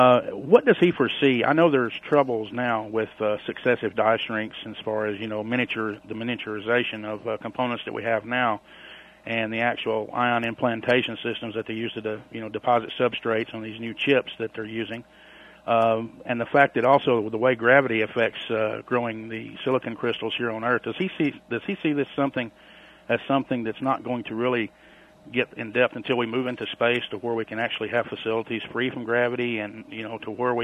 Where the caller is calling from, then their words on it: Chattanooga, Tennessee, United States; Chattanooga, Tennessee. Listen to you on WGOW out here.